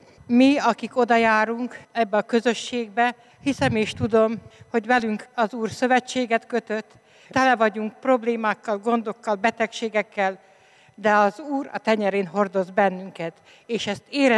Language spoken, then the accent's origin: Hungarian; Lucfalva, Nógrád, Hungary; és Nógrád megyéből Lucfalváról jöttem.